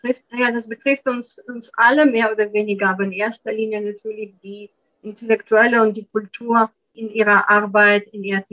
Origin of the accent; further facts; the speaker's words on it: Russia; first language Russian; German is a second language; die Staatsangehörigkeit von Israel habe, aber ich bin nach wie vor russische Staatsbürgerin. Ich bin hier geboren, groß geworden. Ich habe hier studiert. Russisch ist meine Muttersprache.